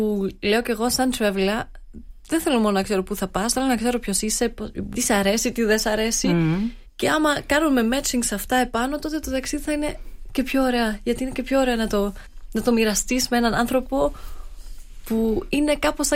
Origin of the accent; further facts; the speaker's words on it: Stuttgart, Baden-Württemberg, Germany; εκεί που έμενα, στη Γερμανία, έρχομαι από τη Στουτκάρδη.